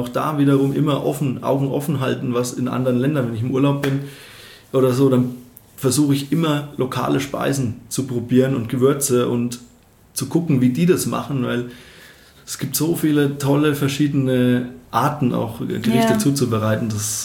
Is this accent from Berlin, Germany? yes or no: no; Bavaria, Germany; now in Munich, Germany; Also ich komme eben aus dem Dorf, da, aus der fränkischen Weingegend, und meine Eltern hatten da oder haben glücklicherweise auch einen Garten